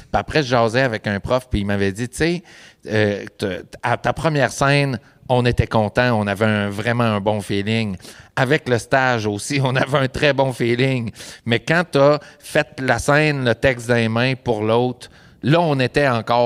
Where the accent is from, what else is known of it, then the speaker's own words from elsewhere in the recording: Quebec, Canada; tu sais, je viens de la Beauce